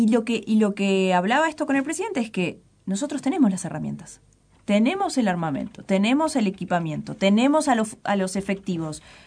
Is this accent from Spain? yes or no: no; Uruguay; Soy una uruguaya más, una ciudadana más